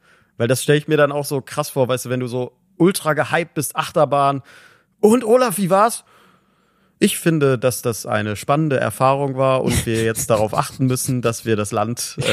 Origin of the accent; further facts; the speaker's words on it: Cologne, North Rhine-Westphalia, Germany; da müssen wir doch als Kölner auch als mit gutem Beispiel vorangehen